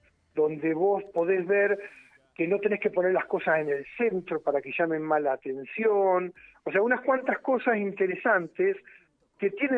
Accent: San Luis, Argentina; nosotros los de digo Capital, pero somos algunos de Juan Acolay, otros somos de Potrero de los Funes

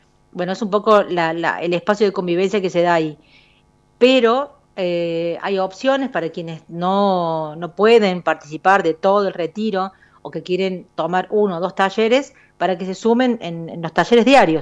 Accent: Córdoba, Argentina; Nosotras somos cordobesas

